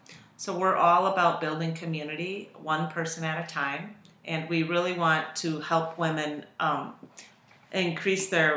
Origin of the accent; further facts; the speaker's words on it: Wisconsin, United States; also born or lived in Chicagoland; I mean, I worked in telecommunications in Chicagoland. Then I moved back home to Wisconsin. I'm not from Milwaukee, so I didn't have any connections